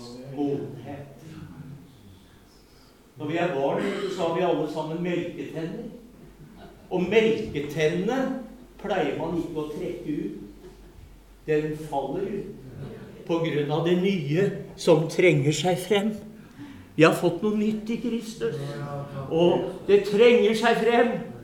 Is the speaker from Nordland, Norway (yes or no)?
no; Drammen, Buskerud, Norway; Jeg husker da jeg vokste opp i Drammen.